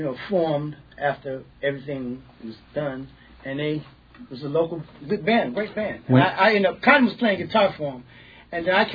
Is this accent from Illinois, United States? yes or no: yes; Chicago, Illinois, United States; Perry Hughes from Amarillo, Texas played bass, and I was a drummer from Chicago.